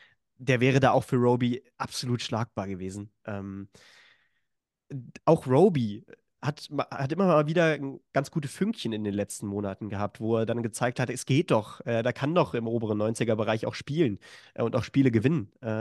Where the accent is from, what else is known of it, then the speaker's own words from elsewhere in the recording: Germany; Als Deutscher sagt man das, glaube ich